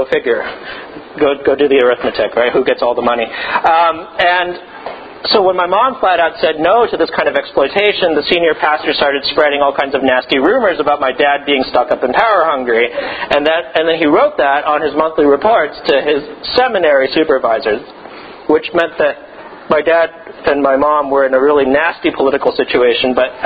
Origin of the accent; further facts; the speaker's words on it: San Francisco, California, United States; I grew up in San Francisco.